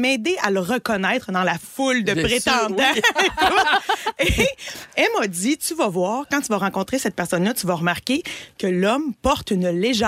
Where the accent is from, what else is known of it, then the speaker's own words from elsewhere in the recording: Toronto, Ontario, Canada; j'ai grandi à Toronto.